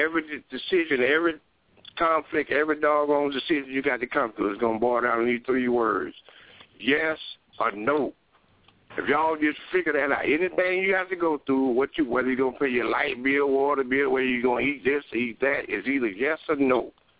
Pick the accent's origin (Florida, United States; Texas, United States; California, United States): Florida, United States; I'm from Florida. Y'all know about Florida hurricane.